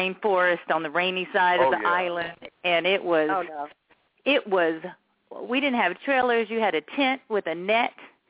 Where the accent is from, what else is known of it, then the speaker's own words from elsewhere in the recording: Chicago, Illinois, United States; moved away as an adult; now in Los Angeles, United States; Well, you know, I grew up in Chicago, and I started doing just.